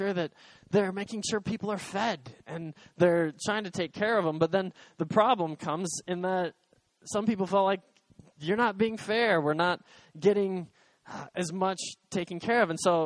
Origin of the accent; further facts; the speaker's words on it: United States; I'm an American. And I'll admit, Americans don't know everything, and Americans can't do everything in the world.